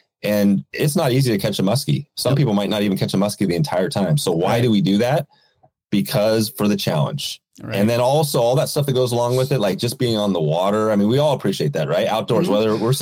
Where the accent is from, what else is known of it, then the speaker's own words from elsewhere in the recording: Oregon, United States; And so I grew up in Oregon, and the Deschutes River is a big river down here. And, you know, I just grew up on the river.